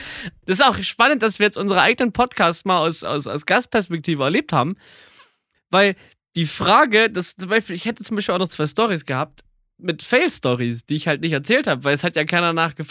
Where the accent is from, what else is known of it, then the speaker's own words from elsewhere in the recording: Saxony, Germany; born there; wie ihr wisst, bin ich gebürtiger Sachse. Und schon mal jetzt, dass ich jetzt wieder auf Hochdeutsch bin